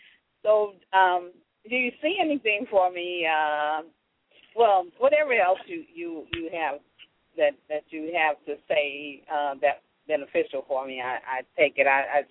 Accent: California, United States; now in Washington, D.C., United States; It is a California phone number, and I am from California

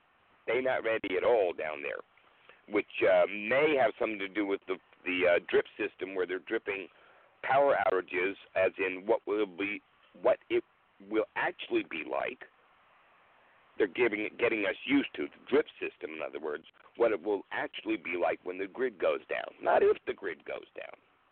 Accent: New Hampshire, United States; Like where I grew up in New Hampshire, you know, we were used to the fuel truck couldn't make it up the hill in the snow because we hadn't plowed yet.

